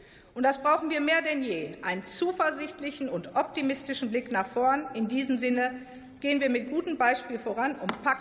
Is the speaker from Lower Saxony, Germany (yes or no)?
no; Herdecke, North Rhine-Westphalia, Germany; Ich durfte in den letzten 16 Jahren als Bürgermeisterin meiner Heimatstadt Herdecke im Ruhrgebiet arbeiten.